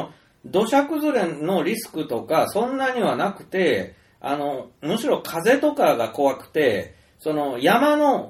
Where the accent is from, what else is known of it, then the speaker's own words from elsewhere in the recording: Nagasaki, Japan; まあ本当に長崎県とかでもね、僕長崎出身だから島が多いから